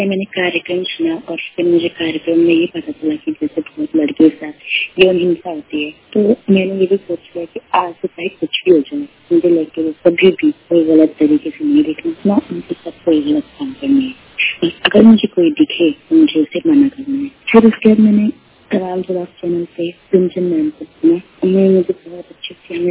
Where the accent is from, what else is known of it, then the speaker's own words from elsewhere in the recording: Dehradun, Uttarakhand, India; मैं देहरादून से हूँ